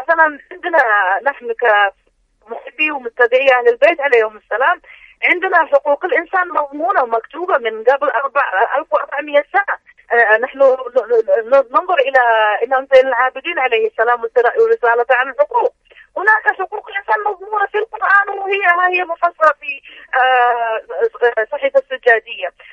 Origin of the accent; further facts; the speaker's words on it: Yemen; نفس الشيء عندنا في اليمن مثلا